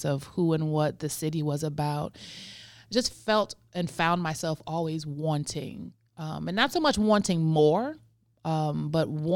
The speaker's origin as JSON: {"language": "English", "town": "Milwaukee", "region": "Wisconsin", "country": "United States", "tie": "born there", "said": "I'm originally from Milwaukee. I'm an Army brat. So Milwaukee is where I was born. St. Joseph's Hospital."}